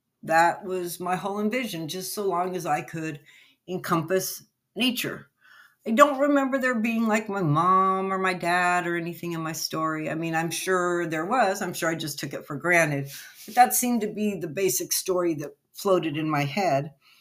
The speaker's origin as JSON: {"language": "English", "town": "El Paso", "region": "Texas", "country": "United States", "tie": "born or raised there", "said": "or I grew up in El Paso and went to New Mexico a lot"}